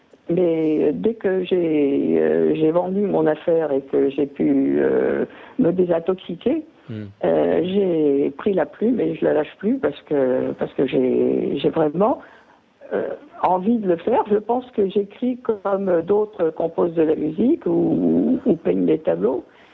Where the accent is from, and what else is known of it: Antibes, Provence-Alpes-Côte d'Azur, France; born or raised there; also born or lived in Oran